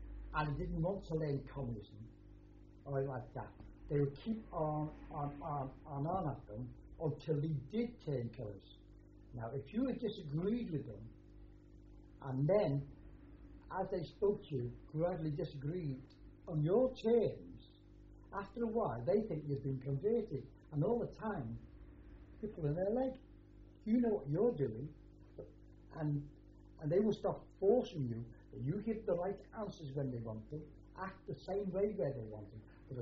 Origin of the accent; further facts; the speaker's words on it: Liverpool, North West England, United Kingdom; I even met Chinese who would tell me all about my hometown, Liverpool, about the pubs there and all that.